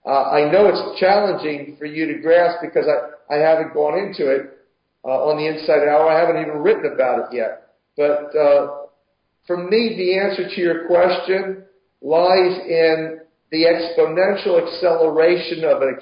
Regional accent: Philadelphia, Pennsylvania, United States; We're both from Philadelphia. We're both Messianic Jews.

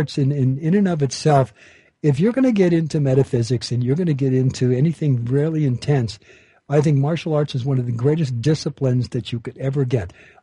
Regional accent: Chicago, Illinois, United States; born there; And I was born in Chicago, Illinois, at 5:08 a.m.

